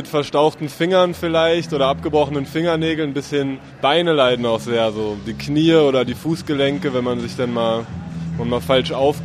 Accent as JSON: {"language": "German", "region": "Berlin", "country": "Germany", "said": "Ich komme aus Berlin, ja."}